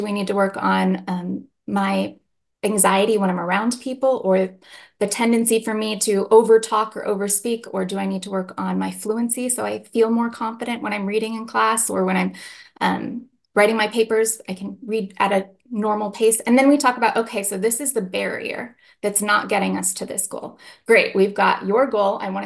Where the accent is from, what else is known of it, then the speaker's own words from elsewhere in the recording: United States; I know I'm from the Navajo Reservation, and we don't do eye contact when we're trying to build respect with someone